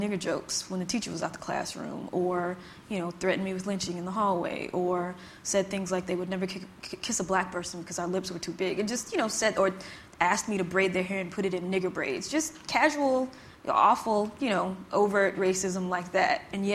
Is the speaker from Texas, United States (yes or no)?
no; Mississippi, United States; my ideas about that have been informed by my life and by growing up in Mississippi